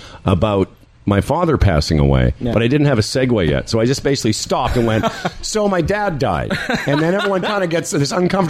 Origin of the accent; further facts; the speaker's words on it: Moose Jaw, Saskatchewan, Canada; And it's fine because I'm from Moose Jaw as well. I've grown up in a small town.